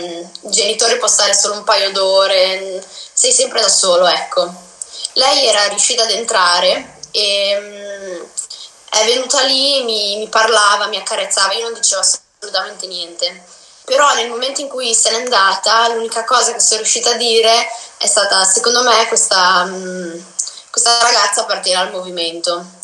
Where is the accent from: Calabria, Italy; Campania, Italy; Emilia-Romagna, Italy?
Emilia-Romagna, Italy; Imola; sono di Imola, ho 16 anni e a dicembre del 2017 mi hanno diagnosticato un tumore osseo raro.